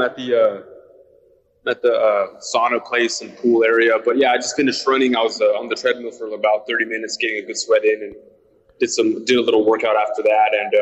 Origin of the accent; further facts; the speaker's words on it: Gilroy, California, United States; You know, my hometown of Gilroy, I'm trying to set up a place where everybody can go watch and just enjoy the atmosphere